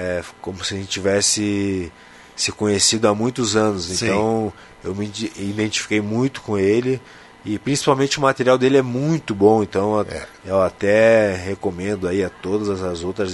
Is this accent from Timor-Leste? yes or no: no; Passo Fundo, Rio Grande do Sul, Brazil; Eu sou do Passo Fundo, né, mas é considerado interior.